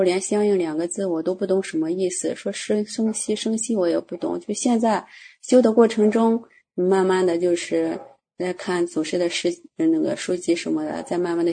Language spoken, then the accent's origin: Chinese; Dongying, Shandong, China; 山东的，山东东营。